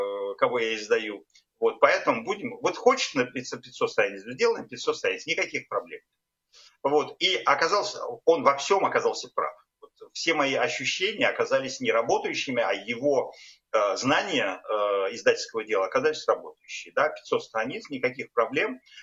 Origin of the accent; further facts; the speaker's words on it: Moscow, Russia; moved away as an adult; я родился в Москве в 61-м году при Никите Хрущеве. Вот и жил там половину жизни при Брежневе, Андропове, Черненко, Горбачеве.